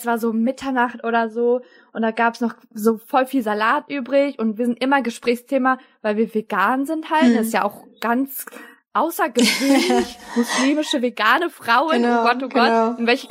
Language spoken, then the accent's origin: German; Turkey; Ich bin Hijabi, aber trage einen Turban, das passt irgendwie auch nicht. Ich bin Türkin und habe die ganze Welt bereist, es passt irgendwie auch nicht. Ich bin Muslima, aber voll feministisch